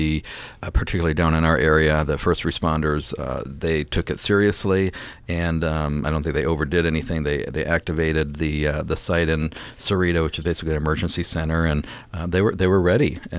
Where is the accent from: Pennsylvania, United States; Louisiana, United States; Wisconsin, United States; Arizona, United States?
Arizona, United States; Phoenix; And in this desert area, and I'm from the Phoenix area, but down here it's far, far worse.